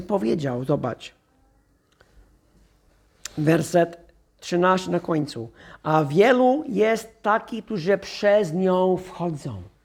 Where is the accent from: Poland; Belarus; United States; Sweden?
United States; Texas; Jestem z Teksasu. Lubimy bardzo przestronne drogi. Nasze ulice osiedlowe wyglądają jak autostrady w Polsce, nie? Takie szerokie!